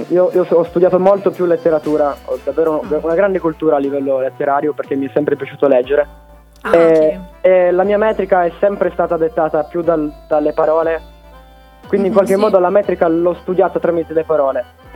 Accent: Turin, Piedmont, Italy; veniamo da Torino Sud.

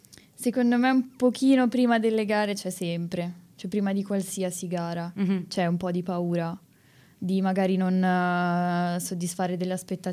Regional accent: Milan, Lombardy, Italy

